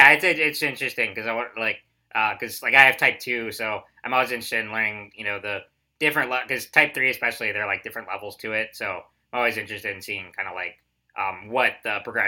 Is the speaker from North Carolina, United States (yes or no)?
yes; North Carolina, United States; I have to say y'all at least once in this podcast, because we're all from North Carolina.